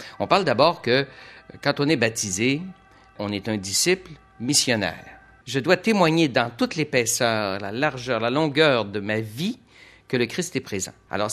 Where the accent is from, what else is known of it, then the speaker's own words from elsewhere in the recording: Quebec, Canada; notre situation chez nous, au Québec, et par rapport à